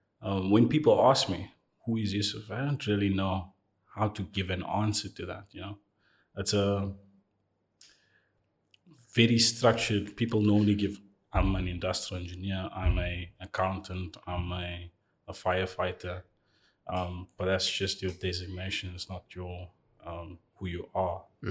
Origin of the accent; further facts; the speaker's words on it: Cape Town, Western Cape, South Africa; And I was born in Cape Town. I went to school in Cape Town. I graduated and matriculated at Space Boner High in 2014.